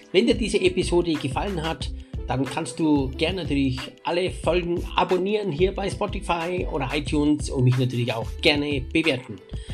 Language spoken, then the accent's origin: German; Tegernsee, Bavaria, Germany; also born or lived in Munich; Meine Heimat Tegernsee, oder? Ist für mich, kann man das so sagen, oder eher München, Heimat? Das ist beides